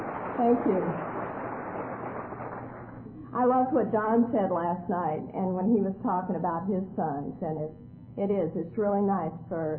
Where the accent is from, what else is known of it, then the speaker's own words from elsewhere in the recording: Texas, United States; Well, I am Southern born and raised, and I was born and raised in Texas.